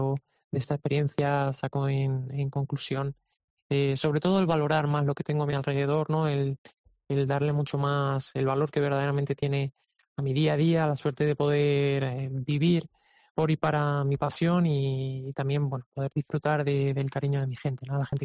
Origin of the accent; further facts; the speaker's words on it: Valencia, Valencian Community, Spain; la cornada en Valencia, en la Feria de Fallas, poder hacer mi presentación como matador de toros en mi tierra y que sea en ese cartel, es un auténtico sueño y me ilusiona muchísimo.